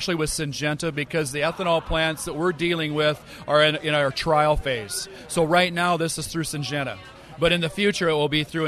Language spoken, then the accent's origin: English; Woden, Iowa, United States; I'm from Woden, Iowa.